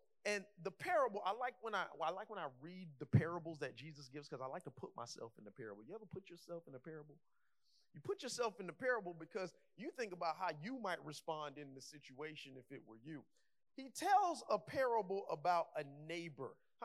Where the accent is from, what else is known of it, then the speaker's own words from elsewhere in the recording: Carol City, Florida, United States; I'm from Carroll City.